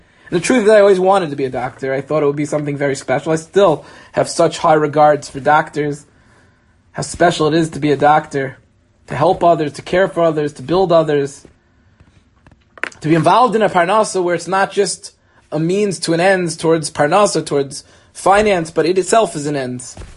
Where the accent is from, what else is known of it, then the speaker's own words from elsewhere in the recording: Cedarhurst, New York, United States; sixth grade in Yeshiva of South Shore. I grew up in Cedarist. I went to Yeshiva Toros Chaim of South Shore.